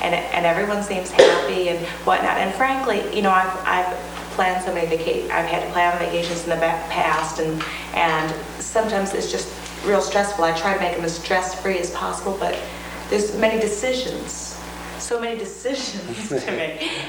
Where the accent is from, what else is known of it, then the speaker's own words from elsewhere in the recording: Port Angeles, Washington, United States; I'm from Port Angeles.